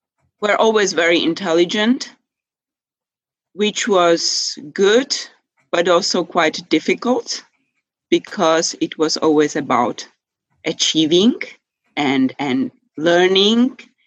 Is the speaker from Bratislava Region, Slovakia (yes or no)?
yes; Bratislava, Bratislava Region, Slovakia; we lived very modestly, and I grew up in Bratislava. Today it's the capital of Slovakia. Back then it was Prague, the capital of Czechoslovakia.